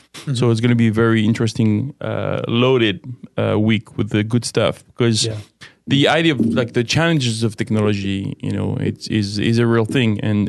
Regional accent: France; my home country, which is France, a very secular country in many ways, not interested in any input by beliefs or religions.

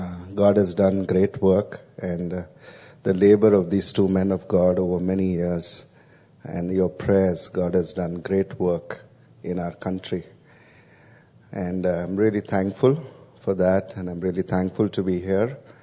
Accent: India; So I'm from India.

